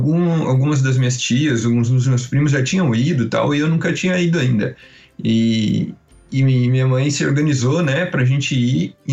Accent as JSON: {"language": "Portuguese", "town": "Piracicaba", "region": "São Paulo", "country": "Brazil", "said": "Eu morava no interior de São Paulo. É, eu sou de Piracicaba, né? Que fica, tipo, umas 4, 5 horas do litoral."}